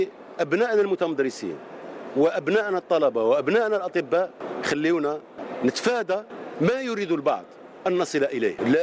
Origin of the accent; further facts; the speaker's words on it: Algeria; هذه الطريقة الوحيدة التي تجعلنا كجزائريين حافظ على كل هذه المكاسب التي تحصلنا عليها إلى يومنا هذا كجزائريين